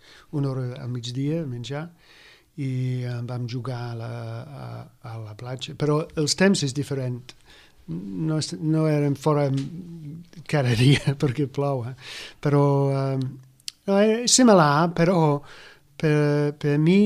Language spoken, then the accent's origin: Catalan; Norwich, East of England, United Kingdom; Catalan is a second language; now in Spain; Bueno, vaig néixer a la ciutat de Norwich, és a l'est d'Anglaterra. Soc d'Anglaterra, soc anglès.